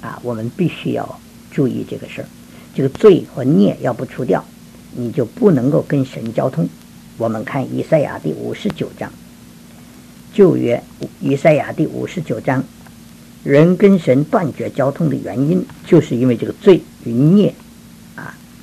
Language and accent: Chinese; China; 我们中国人说这个神呢有好生之德，天心之为人呢，神是救人的。